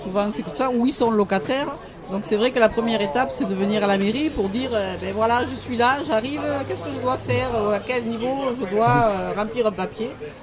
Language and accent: French; Occitanie, France; on découvre des paysages magnifiques qu'on ne connaît pas, même si on est de la Lozère, même si je vais avoir 60 ans, je ne les connais pas.